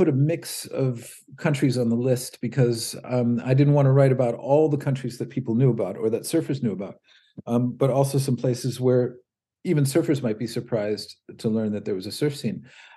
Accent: Redondo Beach, California, United States; And since I'm from Redondo Beach

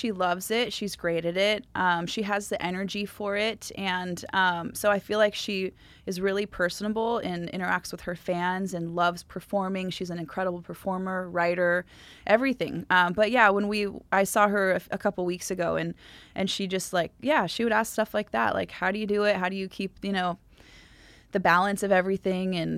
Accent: California, United States; I was from Southern California, I didn't really wear makeup

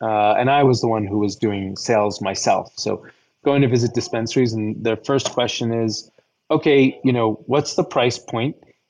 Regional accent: New York, United States; I'm a New Yorker. Impatience is a virtue. I don't like waiting for anything

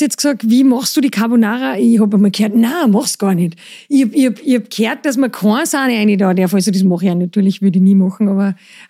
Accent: Salzburg, Austria; Ich als Salzburgerin weiß natürlich, was Wurstnudeln sind.

